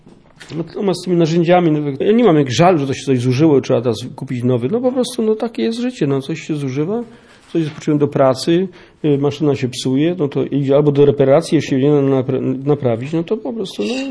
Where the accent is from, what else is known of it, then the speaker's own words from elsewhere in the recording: Silesian Voivodeship, Poland; więc pochodzę z tego Śląska, czy tam, gdzie się zaczęły początki tego.